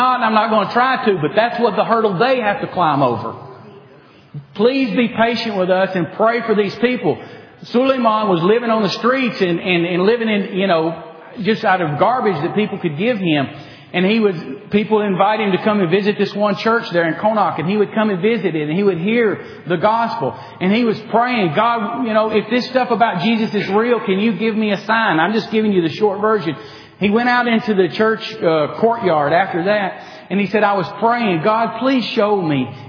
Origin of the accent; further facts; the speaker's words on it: United States; Because, listen, I grew up in America. It took me 20 years to become a Christian. I grew up in church.